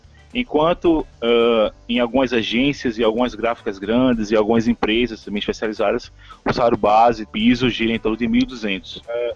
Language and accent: Portuguese; Recife, Pernambuco, Brazil; Bem, sou de Recife, sou graduado em design gráfico